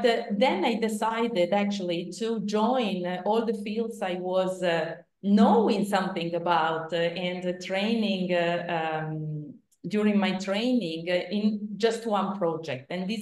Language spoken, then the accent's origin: English; Piedmont, Italy; English is a second language; So I was born in Italy, and I'm coming from this very beautiful place, which is called Le Langhe. So it's exactly this, is a village nearby where I'm from. It is famous for wine, for truffles, for chocolate.